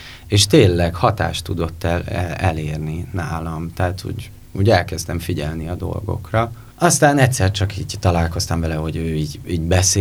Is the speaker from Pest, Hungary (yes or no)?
yes; Szigetmonostor, Pest, Hungary; also born or lived in Békásmegyer; Én szigetmonostori vagyok igazából, uh-huh. Horányi egyébként, uh-huh. Dunakanyarban, ott